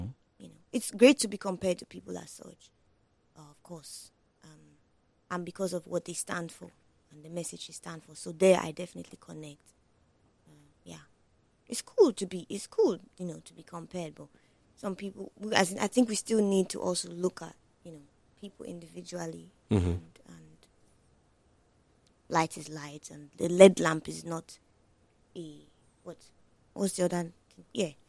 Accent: Nigeria; especially in Nigeria, growing up in Nigeria, where there's a lot of, you know, noise and insanity.

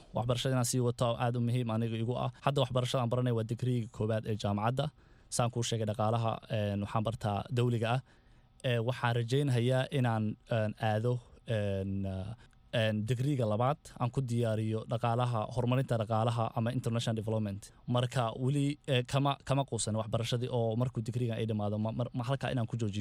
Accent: Beled Hawo, Gedo, Somalia; moved away; also born or lived in Mogadishu / Kenya; waddankan wax yar baan joogay, 5 sano baa hadda lagu sii socdaa intaan imaaday. Aniga waxaan ku dhashay miyiga magaalada Baladxaawo. Magaalada Baladxaawo ayaan waxbarashadeeda hoose iyo madarasada kusoo dhigtay, kadibna waxaan u gudbay magaalada Muqdisho

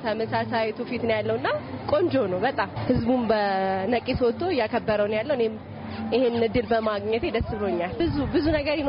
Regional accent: Addis Ababa, Ethiopia; የመጣሁት ከአዲስ አበባ ኢትዮጵያ የመጣሁት ቤተሰቦቼን ከ20 ዓመት በኋላ ለማግኘት ነው።

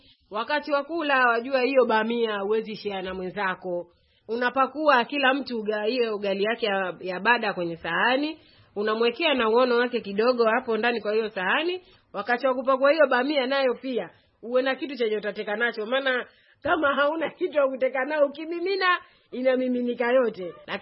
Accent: Tanga, Tanga Region, Tanzania; Mimi ni mzaliwa wa Tanga, Tanga mjini, sehemu inaitwa Barabara 8. Nimekulia hapo

